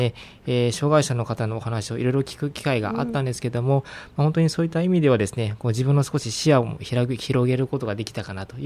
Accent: Seto, Aichi, Japan; もう瀬戸市出身で、もう、そうです、生まれは瀬戸市外でしたけども、もうすぐ瀬戸に引っ越してきまして、もう今までずっと瀬戸に住んでおります。

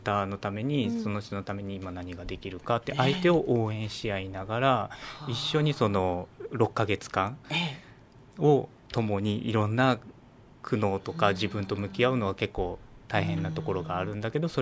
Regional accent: Miyazaki, Japan; moved away as an adult; now in Nagoya, Japan; はい、生まれは九州の宮崎生まれで、

